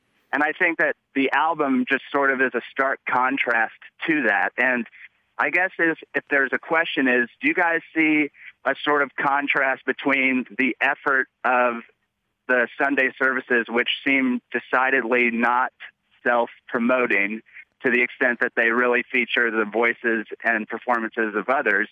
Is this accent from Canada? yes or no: no; Dayton, Ohio, United States; because I'm from Dayton, Ohio